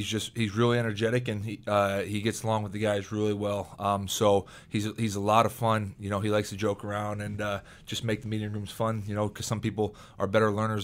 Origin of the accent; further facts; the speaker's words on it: Iowa, United States; I'm from Iowa, small town. We don't have the beaches like we do out here.